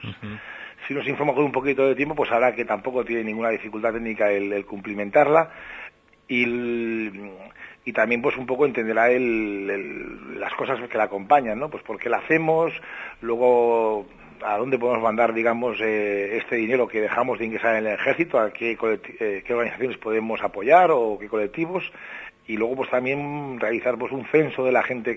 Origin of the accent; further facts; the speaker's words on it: Barcelona, Catalonia, Spain; yo soy de Barcelona, ¿no? Y aquí sobre todo tengo contacto con los grupos que la promueven aquí en Cataluña